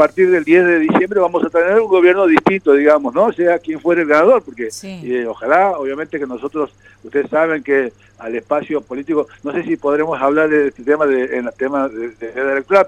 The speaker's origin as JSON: {"language": "Spanish", "country": "Argentina", "said": "Lo mejor que nos puede pasar como argentinos en este momento"}